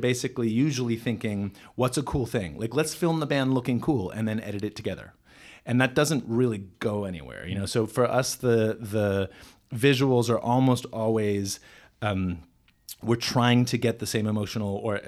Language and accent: English; Washington, District of Columbia, United States; I grew up in Washington, D.C., in the punk rock scene there